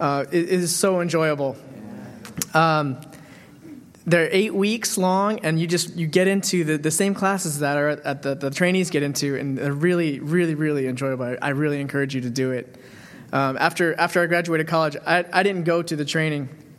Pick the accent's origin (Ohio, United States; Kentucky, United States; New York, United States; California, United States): California, United States; Riverside; I'm from Riverside, California.